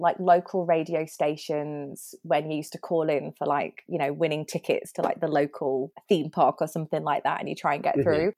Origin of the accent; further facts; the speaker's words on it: United Kingdom; And I'm British.